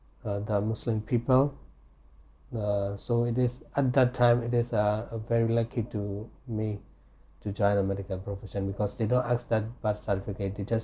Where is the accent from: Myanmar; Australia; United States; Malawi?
Myanmar; Rakhine State; born there; English is a second language; because when I was born in the Rakhine State, they don't have that kind of process in that area for the Rohingya people.